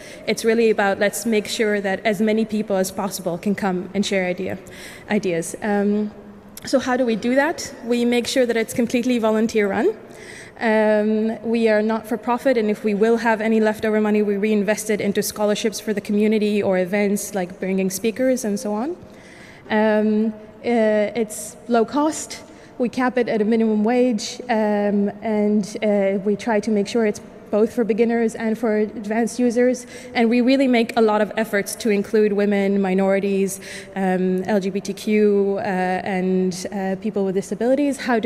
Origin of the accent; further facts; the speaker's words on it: Berlin, Germany; I'm from Berlin.